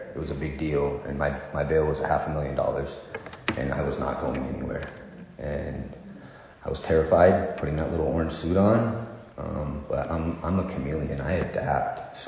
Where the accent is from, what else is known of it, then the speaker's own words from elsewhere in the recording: San Luis Obispo, California, United States; born there; I was born in San Luis Obispo. My parents were born there as well.